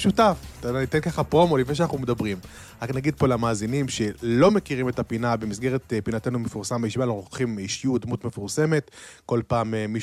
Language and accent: Hebrew; Netivot, Southern District, Israel; אני יליד איש נתיבות